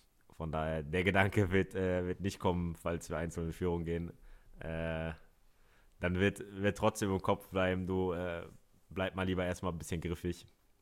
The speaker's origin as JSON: {"language": "German", "region": "Hamburg", "country": "Germany", "tie": "born or raised there", "said": "Du weißt es ja, ich bin ein Hamburger Jung."}